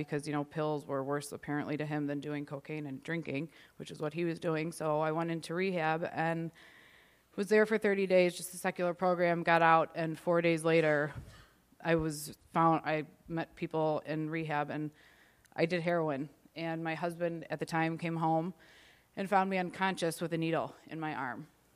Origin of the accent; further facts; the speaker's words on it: Chicago, Illinois, United States; I'm 33 years old, and I'm from Chicago. I've been in the program for about 6 months, actually. I grew up Catholic. I grew up in the city.